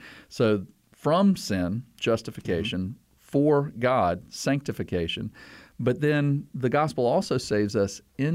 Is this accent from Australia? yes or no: no; the South, United States; So I'm from the South.